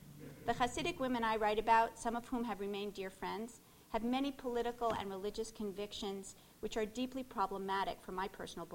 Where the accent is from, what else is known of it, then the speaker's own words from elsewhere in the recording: New York City, New York, United States; as a New Yorker and a Jewish woman